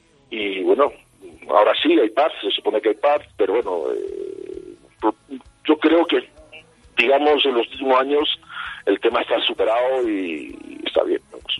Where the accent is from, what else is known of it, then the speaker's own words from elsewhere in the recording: Torrecillas de la Tiesa, Extremadura, Spain; now in Bogotá, Colombia; Yo soy de un pueblito de la provincia de Cáceres llamado Torrecillas de la Tiesa. Uh-huh. Sí, un pueblito de 1.200 habitantes.